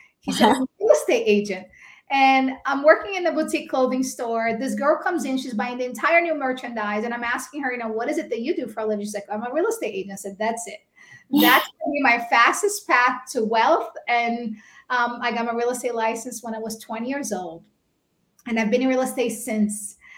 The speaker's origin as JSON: {"language": "English", "country": "Brazil", "tie": "born or raised there", "second_language": "English", "moved": "as an adult", "lives_now": "United States", "said": "So I was born and raised in Brazil, and I came here when I was 18 years old. I did not know how to speak English, and I was completely broke."}